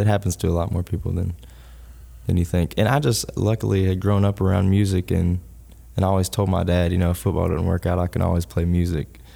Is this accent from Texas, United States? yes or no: no; Xenia, Ohio, United States; also born or lived in Alaska / Alabama / Dayton; I was born in Alaska. Okay. My older sister was born in Shreveport. And then from Alaska, we went to Alabama, where my younger sister was born. And then from Alabama, we went to Ohio in Dayton, preschool to kindergarten in Dayton.